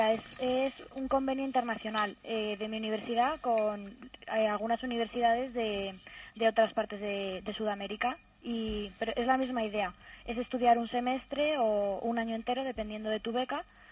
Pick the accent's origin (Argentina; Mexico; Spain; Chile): Spain; Siempre cuando digo que soy española